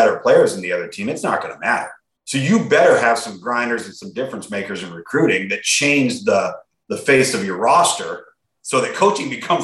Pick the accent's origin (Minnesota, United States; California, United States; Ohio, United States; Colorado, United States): California, United States; also born or lived in Arizona; So I grew up on the West Coast and in Southern California. My dad was and in Arizona as well.